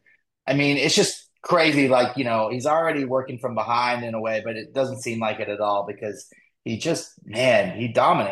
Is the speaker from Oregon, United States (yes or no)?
no; Colorado, United States; I grew up in Colorado, and they always had those, on the side of the highway in the mountains.